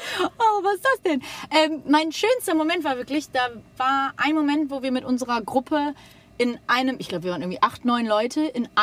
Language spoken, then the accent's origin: German; Wuppertal, North Rhine-Westphalia, Germany; Du Opfer, das sagt man bei uns in Wuppertal zumindest.